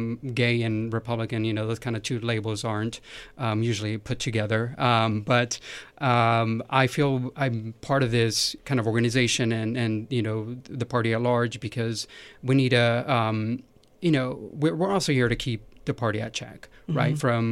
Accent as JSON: {"language": "English", "region": "California", "country": "United States", "tie": "born or raised there", "said": "So I'm Hispanic of immigrant parents. You know, and growing up in California, I didn't have to."}